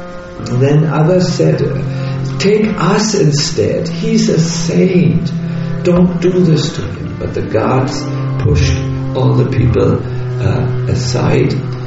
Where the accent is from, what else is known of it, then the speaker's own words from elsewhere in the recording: Germany; I'm sorry, we are from Germany. We are a little bit drastic.